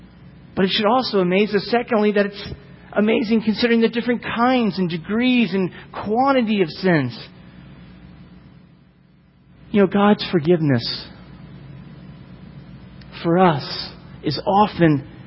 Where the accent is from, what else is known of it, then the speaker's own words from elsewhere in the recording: Florida, United States; Growing up in Florida and living not too far from Stark, where the state prison and where Bundy resided